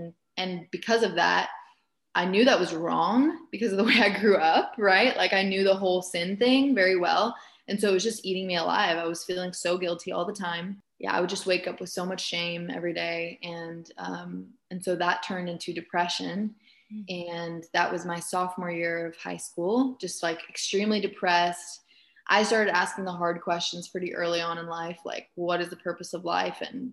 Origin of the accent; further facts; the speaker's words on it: Germany; I grew up in Germany in the Catholic Church. So that's the religion I grew up in.